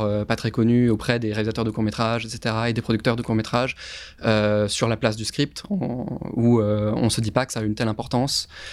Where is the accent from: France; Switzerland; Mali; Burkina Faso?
France; Lyon, Auvergne-Rhône-Alpes; moved away as an adult; Je viens de Lyon à la base pour du coup suivre des études de cinéma